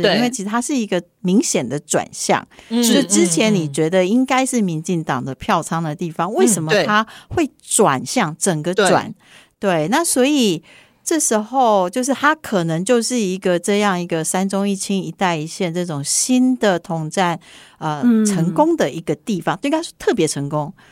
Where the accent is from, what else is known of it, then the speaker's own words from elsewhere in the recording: Taiwan; 我觉得这也提醒了我们台湾人一件事情